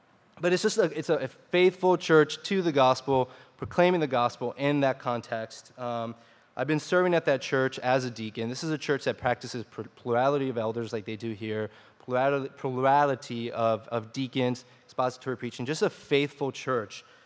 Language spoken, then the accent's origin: English; Miami, Florida, United States; For me, necessarily, I'm from Miami, so I like where there's a lot of people.